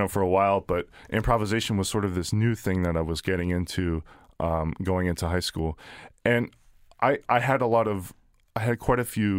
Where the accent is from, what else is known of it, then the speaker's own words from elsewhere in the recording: Mechanicsburg, Pennsylvania, United States; I grew up in Mechanicsburg, and I will say what this area has is a rich, I had a lot of mentorship